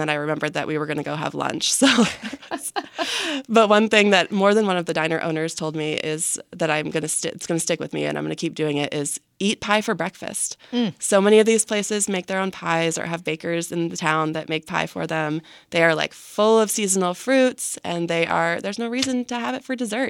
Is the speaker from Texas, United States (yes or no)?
no; Vermont, United States; I'm actually originally from Bennington County.